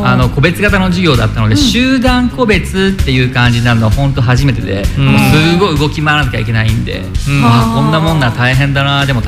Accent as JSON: {"language": "Japanese", "town": "Gamagori", "region": "Aichi", "country": "Japan", "said": "僕はもともと愛知県の蒲郡市出身ですね"}